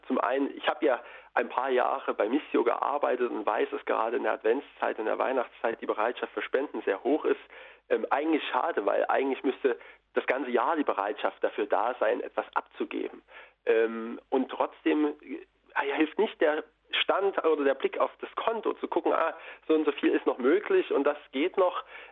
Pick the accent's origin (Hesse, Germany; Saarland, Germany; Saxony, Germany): Saxony, Germany; Zwickau; Ich komme gebürtig aus Zwickau, da wurde der Trabant gebaut, da ist Audi entstanden.